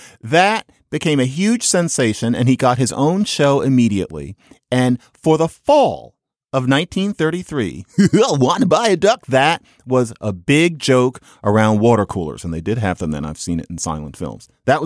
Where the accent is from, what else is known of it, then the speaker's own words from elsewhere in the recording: Philadelphia, Pennsylvania, United States; I'm sorry, but I'm allowed to say it. I'm from Philadelphia.